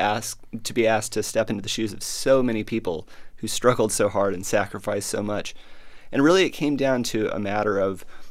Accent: Alabama, United States; also born or lived in Mississippi / Arkansas; And I'm from the South as well, and so whenever possible, I would lean in on my experiences growing up in Alabama, Mississippi, Arkansas

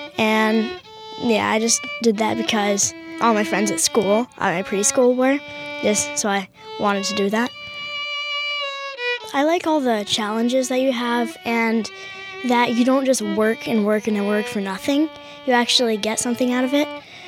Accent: Essex, Vermont, United States; I'm from Essex, Vermont. I'm 9 years old.

